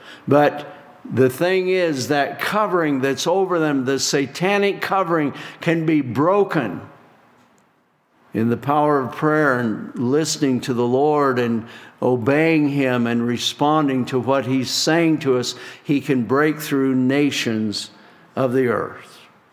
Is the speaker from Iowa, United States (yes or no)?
yes; Iowa, United States; You know, I came from Iowa to go to Bible school many years ago, and Iowa doesn't have many big cities. We specialize in cornfields and bean fields.